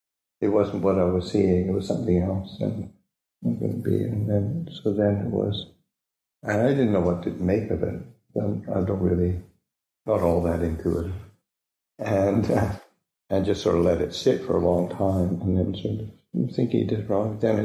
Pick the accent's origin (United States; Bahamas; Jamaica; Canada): Canada; moved away; I was away from Canada for 16 years before I went home for my first visit.